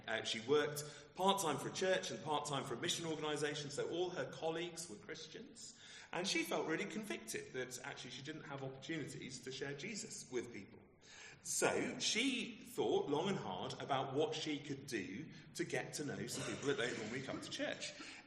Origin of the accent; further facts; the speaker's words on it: United Kingdom; of course, as a Brit, I'm not allowed to do that, especially in London.